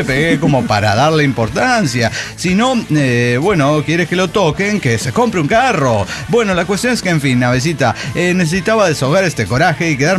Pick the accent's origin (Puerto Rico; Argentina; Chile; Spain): Puerto Rico; Orocovis; Mi pueblo, Orocovis, queda en el mismo centro de la isla de Puerto Rico.